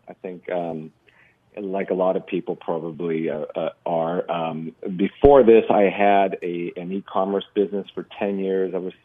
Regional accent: San Francisco, California, United States; No, I'm from the Bay Area, San Francisco.

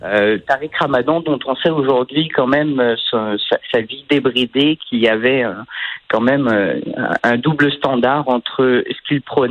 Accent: France; Eh bien, quand j'étais enfant en France

